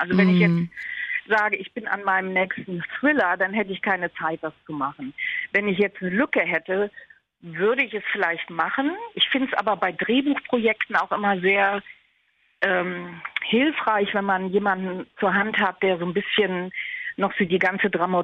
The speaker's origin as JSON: {"language": "German", "region": "Hamburg", "country": "Germany", "tie": "born or raised there", "said": "weil ich da halt nicht sehr lange gewohnt habe, war es für mich klar, dass ich es in meiner alten Heimat Hamburg ansiedel."}